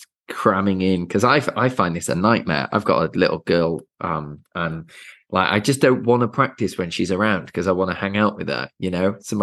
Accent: England, United Kingdom; It's very interesting for me, being English, and I've been to both

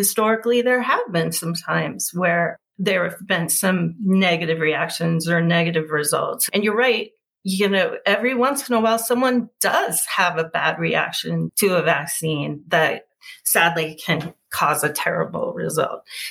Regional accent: Berkeley, California, United States; I would reveal that I was a progressive from Berkeley.

